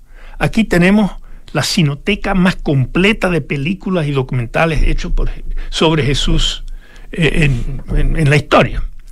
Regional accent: United States; born there; Sabe que yo soy norteamericano de nacimiento

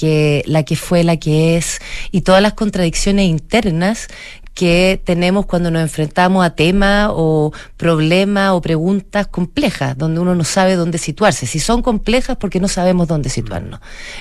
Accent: Chile; Nosotros somos mujeres chilenas que tienen cierta edad

